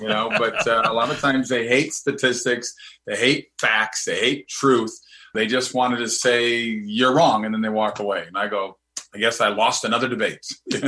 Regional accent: Minnesota, United States; I grew up in Minnesota

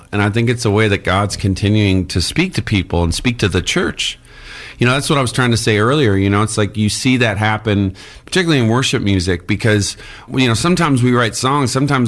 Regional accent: Canada; especially for me growing up in Canada. Hockey's like it's all we have

